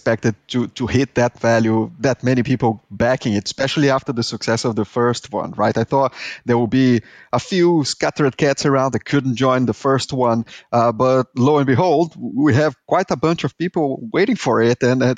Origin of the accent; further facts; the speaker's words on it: Brazil; English is a second language; I am Brazilian, as you can tell by my horrible accent, and I lived in this third world country where computers were this alien thing.